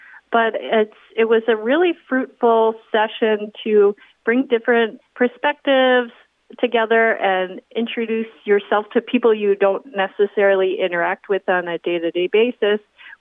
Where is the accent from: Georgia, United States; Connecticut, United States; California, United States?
Connecticut, United States; got to meet people from my hometown in Connecticut